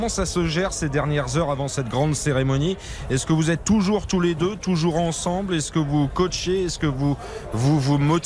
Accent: France

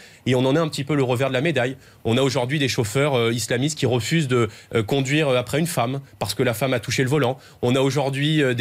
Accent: Île-de-France, France; Moi, vous savez, j'ai grandi en Seine-Saint-Denis, j'ai collé mes premières affiches de militants politiques

